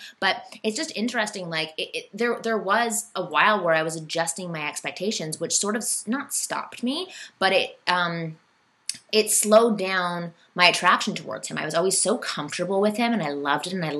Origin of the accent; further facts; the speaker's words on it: Toronto, Ontario, Canada; I came from Toronto and I was immersed in a world of, like, I'm Jewish